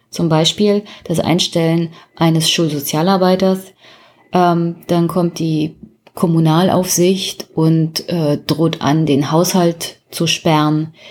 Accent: Brandenburg, Germany; Also mein Heimatbundesland hat verschiedenste Probleme

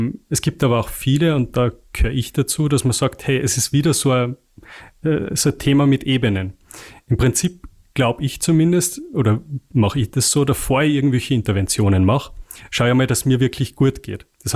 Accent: Salzburg, Austria; also bei uns, ich komme aus dem Pinzgau, da sagt man, hilft's nichts, schadet's nichts.

